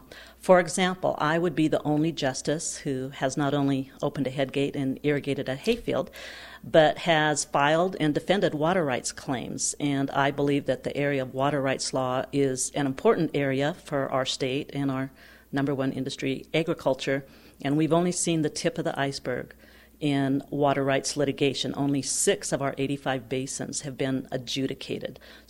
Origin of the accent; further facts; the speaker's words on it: Conrad, Montana, United States; I grew up in Conrad, Montana, which is north of Great Falls on the High Line. I'm a fourth-generation Montanan from agricultural families on both sides.